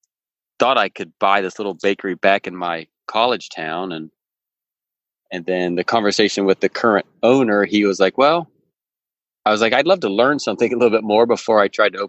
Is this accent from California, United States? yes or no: no; West Virginia, United States; I grew up in West Virginia.